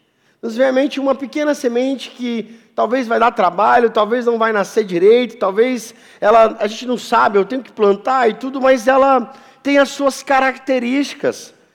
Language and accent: Portuguese; Mato Grosso do Sul, Brazil; Eu sou lá do interior do Mato Grosso do Sul, então essa memória me vem muito claro desses lugares de muita plantação, perto da cidade lá, muita cana, muita soja, muito café, enfim.